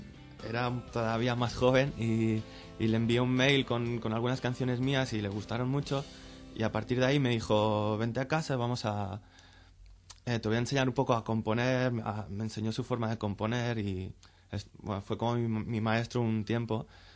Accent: Barcelona, Catalonia, Spain; Yo vengo de Barcelona y bueno, he tenido una buena acogida aquí.

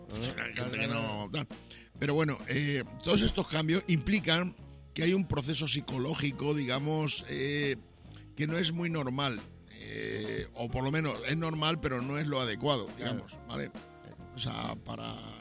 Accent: Badajoz, Extremadura, Spain; como yo soy de Badajoz, que estábamos al lado de Portugal.

